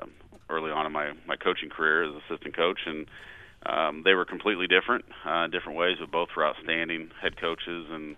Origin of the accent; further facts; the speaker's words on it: Peoria, Illinois, United States; growing up, I grew up in Peoria. Peoria is a huge basketball town, and it's in Peoria, everybody played.